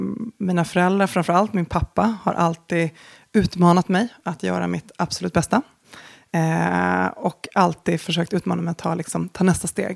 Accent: Stockholm, Stockholm County, Sweden; born there; Jag är född i Stockholm.

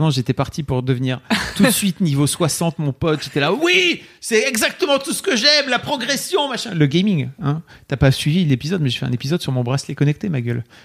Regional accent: Hauts-de-France, France; Moi, je viens du Nord, alors...

